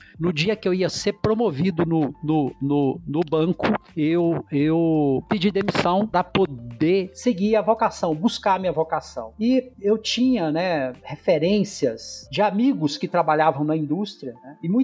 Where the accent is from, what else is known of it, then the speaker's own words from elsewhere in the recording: Goiás, Brazil; born there; also born or lived in São Paulo; sou goiano de nascença, paulista de coração, o estado que me acolheu, onde eu morei por mais de 15 anos e que me oportunizou uma série de desafios de crescimento, tanto pessoal quanto profissional. Atualmente moro em Goiânia, voltei para Goiânia